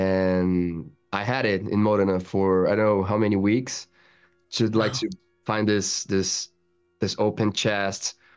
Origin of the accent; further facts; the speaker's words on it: Brazil; accent: Brazilian; English is a second language; to keep my own accent, my Brazilian accent